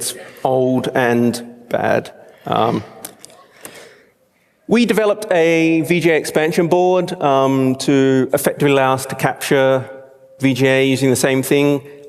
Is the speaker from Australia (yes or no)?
yes; Australia; As I said, I'm Australian.